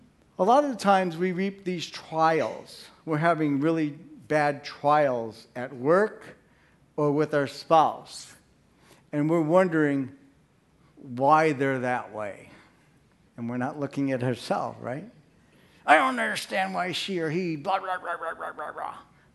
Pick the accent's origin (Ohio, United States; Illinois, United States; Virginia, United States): Illinois, United States; Chicago; Maybe it's just because I'm an Italian from Chicago, right?